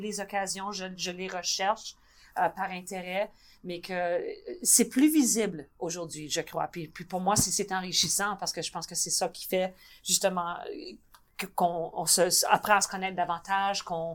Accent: Manitoba, Canada; je suis franco-manitobaine, que je suis de souche, je suis d'ici. Mm-hmm. J'ai appris le français en premier, j'ai appris l'anglais en second

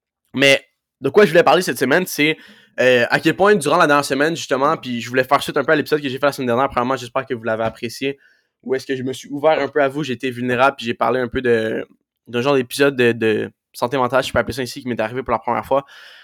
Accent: Laval, Quebec, Canada; moi je viens de Laval, j'ai grandi toute ma vie à Laval, donc ça m'a beaucoup affecté.

